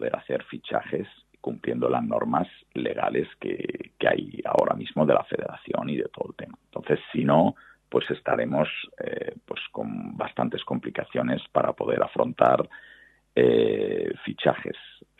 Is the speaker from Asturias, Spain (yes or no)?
yes; Asturias, Spain; now in Málaga, Spain; mis hijos han nacido en el Carlos Haya, me siento malagueño de ADN, aunque soy asturiano, y malagueño 100% de adopción